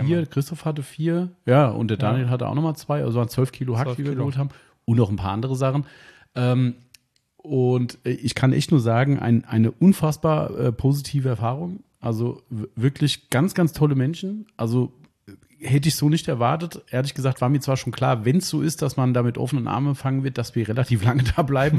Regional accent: Hesse, Germany; als Hesse

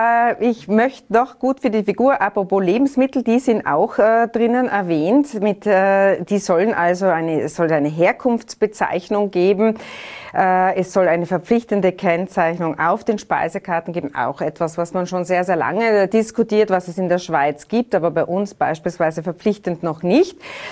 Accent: Tyrol, Austria; Da sind wir Tiroler sehr geplagt vom Transitverkehr.

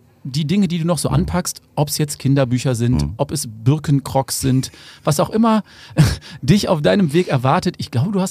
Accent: North Rhine-Westphalia, Germany; Ich komme aus dem Ruhrpott.

